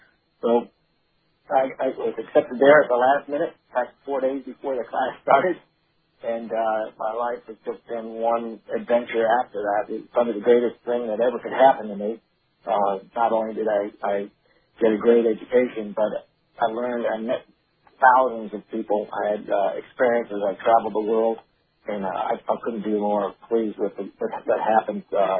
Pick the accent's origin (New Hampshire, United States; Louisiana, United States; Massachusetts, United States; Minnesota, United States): Massachusetts, United States; Dartmouth; I grew up in Dartmouth, Massachusetts, a small town just outside of New Bedford.